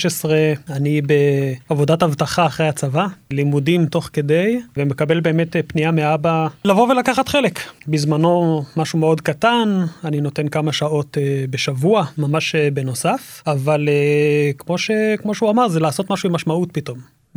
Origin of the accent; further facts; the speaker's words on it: Mevaseret Zion, Jerusalem District, Israel; also born or lived in New York; אני נולדתי בניו יורק, ובגיל 9 חודשים העבירו אותי למרכז קליטה במבשרת ציון.